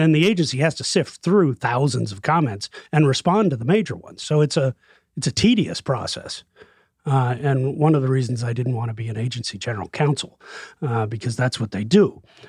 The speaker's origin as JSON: {"language": "English", "country": "Ireland", "said": "So as an Irishman, you know, the flat cap is an important part of of our culture."}